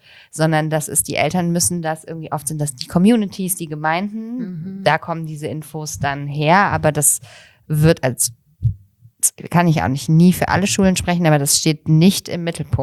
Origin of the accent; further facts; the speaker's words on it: Bonn, North Rhine-Westphalia, Germany; Bonn ist meine Heimatstadt.